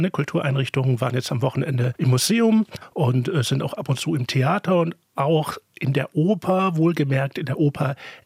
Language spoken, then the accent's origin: German; Southern Germany, Germany; born there; Ich bin 44 und bin in Süddeutschland geboren.